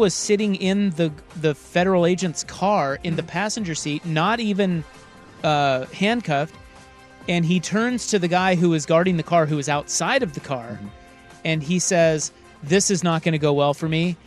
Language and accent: English; Kansas, United States; Pizza Hut has a soft spot in my heart because I grew up in Kansas, and that was like our go-to Wednesday night spot.